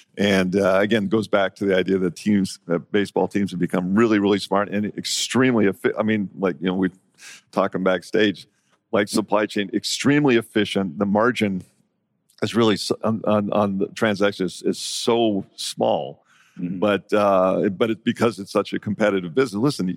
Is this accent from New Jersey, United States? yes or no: no; San Diego, California, United States; I grew up in San Diego, and I still... 30 years ago, know all the anchors from the news stations because as a kid I grew up